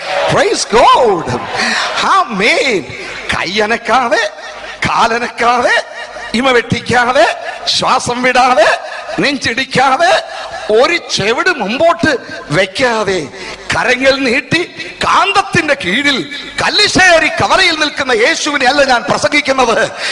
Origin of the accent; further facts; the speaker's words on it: Kerala, India; ഞാൻ ജനിച്ചു വളർന്ന കേരള സംസ്ഥാനത്തിലെ ജനപ്രതിനിധികളെ, ഞാൻ വസിച്ചു വളരുന്ന ഭാരതഭൂമിയിലെ ഭരണകർത്താക്കളെ